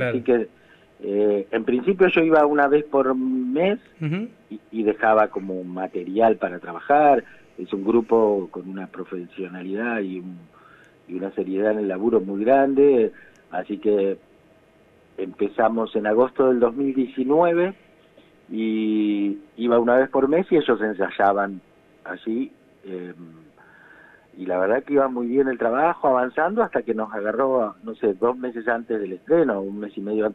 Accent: Buenos Aires Province, Argentina; yo soy de capital, de Buenos Aires, de zona oeste en realidad, de la provincia, y estoy yendo para allá.

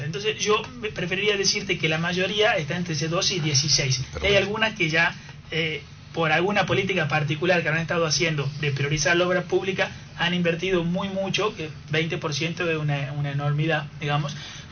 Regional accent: Tucumán, Argentina; Porque uno como tucumano paga impuestos nacionales e impuestos provinciales

